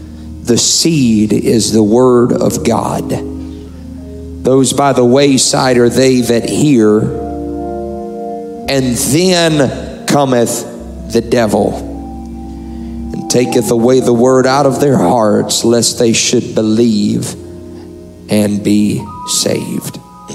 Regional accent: Louisiana, United States; I'm from Louisiana, and that means I'm a Joe Burrow fan.

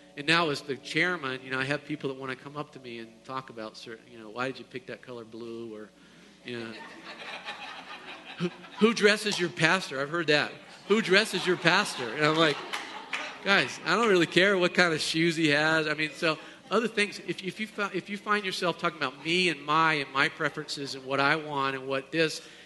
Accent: North Carolina, United States; I grew up in North Carolina, and we had a change of seasons.

